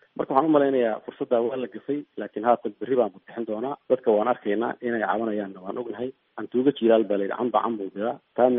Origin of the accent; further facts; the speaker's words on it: Garbahaarey, Gedo, Somalia; born there; anigu garbaharay baan ku dhashay oo ka imid